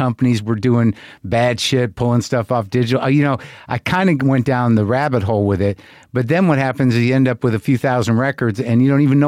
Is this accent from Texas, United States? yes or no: no; Albuquerque, New Mexico, United States; I grew up in Albuquerque.